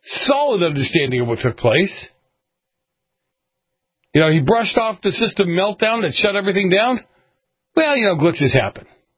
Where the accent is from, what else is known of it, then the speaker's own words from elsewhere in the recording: Boston, Massachusetts, United States; So I don't know where Pete grew up. I grew up in Boston.